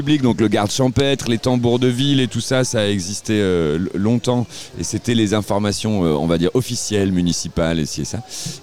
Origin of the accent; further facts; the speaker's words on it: Lyon, Auvergne-Rhône-Alpes, France; Je viens de la Croix-Rousse, la terre de Guignol